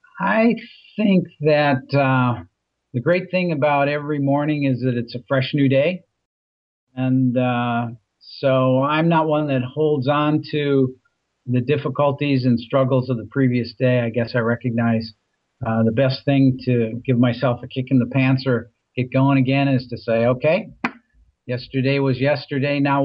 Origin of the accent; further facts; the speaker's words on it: Minnesota, United States; I grew up in Minnesota, as I said.